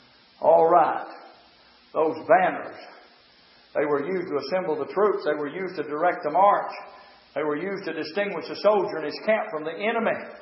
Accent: United States; I'm still an American. Hallelujah to God. I'm glad I'm an American.

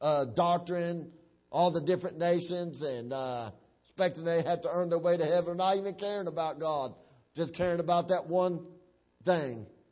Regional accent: Dalton, Georgia, United States; there's a jail ministry there in my county, Whitfield County. I'm from Dalton, Georgia.

